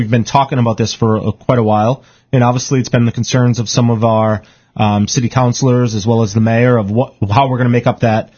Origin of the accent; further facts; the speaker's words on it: Coventry, Rhode Island, United States; I grew up on the Connecticut border in Coventry, Rhode Island, so it was an easy drive to get down there.